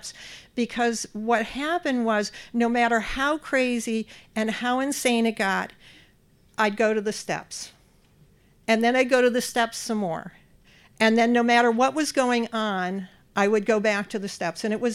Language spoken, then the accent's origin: English; Cleveland, Ohio, United States; well, you don't have to live in Cleveland. I'm from Cleveland.